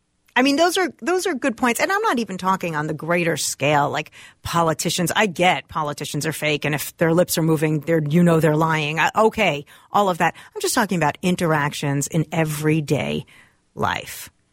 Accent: Minnesota, United States; also born or lived in Boston; As a Minnesotan who lived in Boston for 10 years, the East Coast anger face is also a mask, like your smile face.

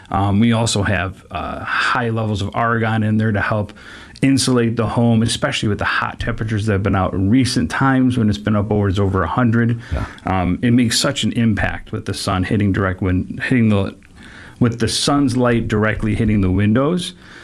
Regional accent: Detroit, Michigan, United States; also born or lived in New Orleans / Chicago; now in Portland, United States; We were born and raised in Detroit, lived in Western Michigan, lived in New Orleans, lived in Chicago, and now we're out here in Portland.

